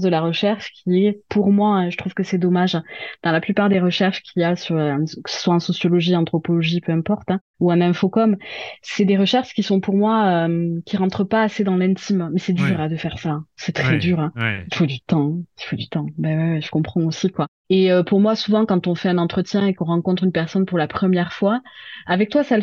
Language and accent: French; Toulouse, Occitanie, France; accent: Toulouse; Je viens de Toulouse, donc de province. Vous l'aurez entendu à mon accent, même si pour moi, c'est vous qui avez un accent.